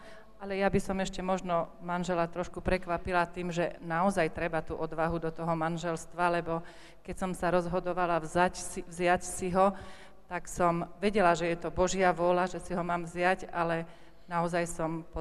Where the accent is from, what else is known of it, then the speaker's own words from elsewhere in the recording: Bratkovica, Banská Bystrica Region, Slovakia; ja pochádzam pod Vysokej Divej Polany, z takého lazu, volá sa to Bratkovica, a môj manžel z Moravy, spod Hostina.